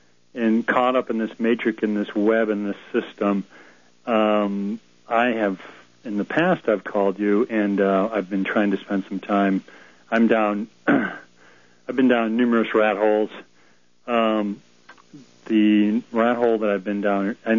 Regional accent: Texas, United States; from Texas.

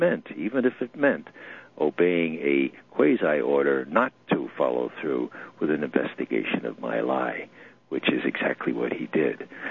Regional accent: Bronx, New York, United States; Now, all of us growing up in the Bronx, and this applies to Queens, too, where George Tenet, former CIA director, grew up. All of us were told, we sons of immigrant families

